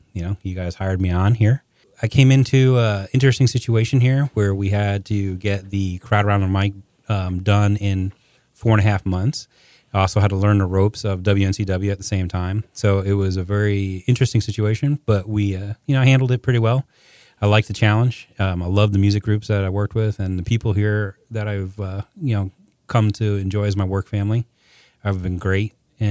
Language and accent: English; Florida, United States; Well, I come from Florida.